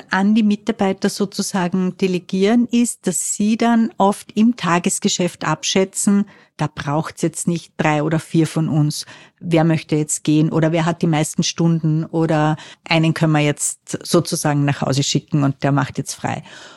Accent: Austria; Das heißt, die sammeln wirklich Berufserfahrung, ab dem sie 15 sind und haben ja bei uns in Österreich sehr oft diese duale Ausbildung

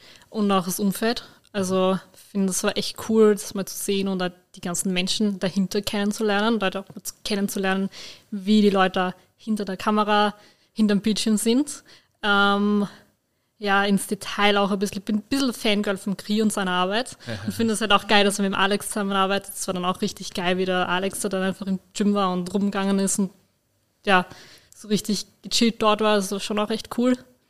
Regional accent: Vienna, Austria; bin aus Wien.

